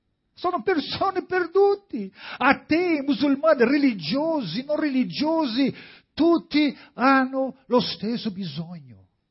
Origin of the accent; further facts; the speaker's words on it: Guinea-Bissau; first language Portuguese; Italian is a second language; now in Italy; Parla la mia lingua. Sì, io sono di Guinea-Bissau.